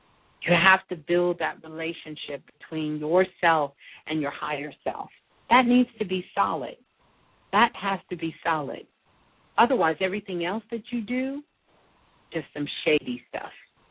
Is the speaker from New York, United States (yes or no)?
yes; Brooklyn, New York, United States; From Brooklyn, my hometown.